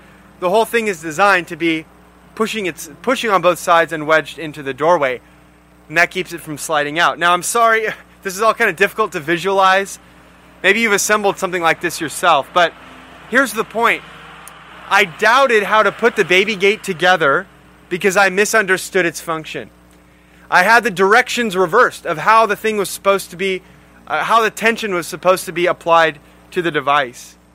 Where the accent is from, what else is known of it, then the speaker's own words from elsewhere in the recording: Bakersfield, California, United States; When my family is going to my hometown, Bakersfield, to visit family, the travel time is almost equal depending on whether we go on I-5 or Highway 99.